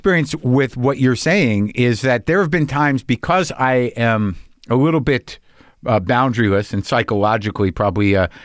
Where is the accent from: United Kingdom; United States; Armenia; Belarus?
Belarus; I'm from Belarus.